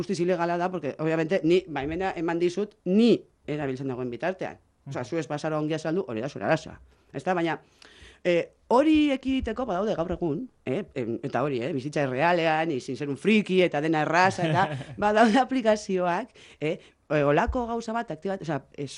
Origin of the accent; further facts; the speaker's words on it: Bilbao, Basque Country, Spain; ni bilbotarra naiz, eta nire lagunak, bilbon daude.